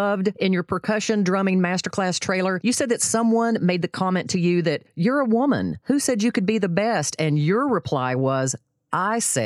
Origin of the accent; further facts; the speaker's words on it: Texas, United States; accent: Texas; I will butcher it with my Texas accent.